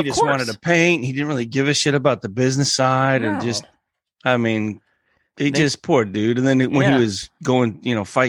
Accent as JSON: {"language": "English", "region": "Colorado", "country": "United States", "tie": "born or raised there", "said": "Just growing up in Colorado helped a lot."}